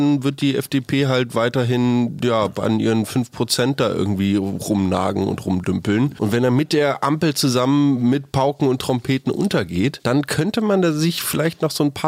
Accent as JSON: {"language": "German", "country": "Taiwan", "said": "wir fühlen uns als Chinesen, aber wir sind auch sehr bewusst darauf bedacht, zu sagen, wir stammen aus Taiwan und nicht aus China."}